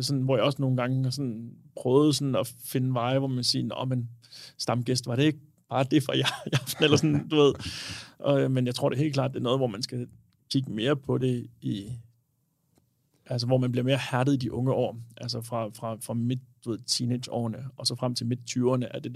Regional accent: Copenhagen, Capital Region of Denmark, Denmark; Jeg er fra København.

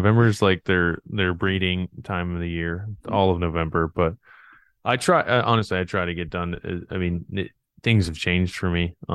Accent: Raleigh, North Carolina, United States; also born or lived in Miami; now in Indiana, United States; I was born in Miami, but I'm not a Miami native. I grew up. Like you said, I grew up in yeah. Raleigh, North Carolina. I played high school baseball in outside of Raleigh.

